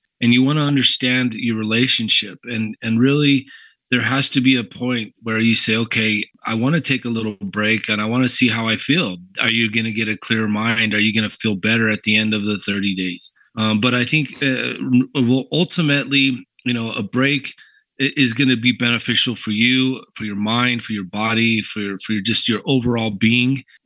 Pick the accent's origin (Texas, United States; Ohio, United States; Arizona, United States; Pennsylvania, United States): Texas, United States; El Paso; You know, I grew up here in El Paso, Texas, where alcohol is very prevalent.